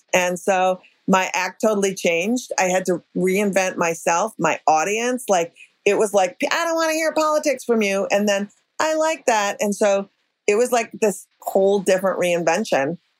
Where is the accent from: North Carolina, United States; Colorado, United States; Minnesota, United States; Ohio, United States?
Minnesota, United States; But I'm going to go through with it because I'm from Minnesota.